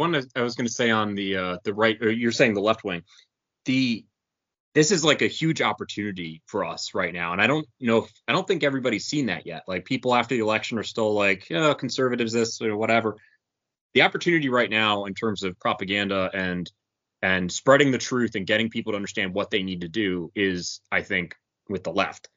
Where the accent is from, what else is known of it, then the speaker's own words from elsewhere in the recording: Southern Italy, Italy; I'm from Southern Italy, I'm from the very, very south